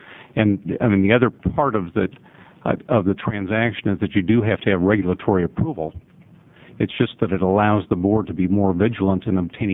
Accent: Portland, Oregon, United States; I'm a lawyer from Portland.

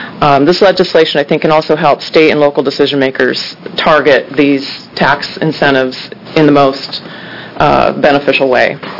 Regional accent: Keizer, Oregon, United States; For the record … I'm from Kaiser. I represent Kaiser, St. Paul, and Newburgh.

